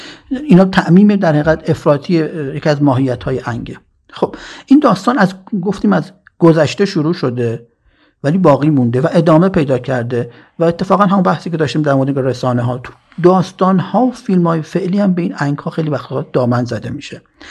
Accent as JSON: {"language": "Persian", "town": "Mashhad", "region": "Razavi Khorasan", "country": "Iran", "said": "ما خودمون مشهدی هستیم،"}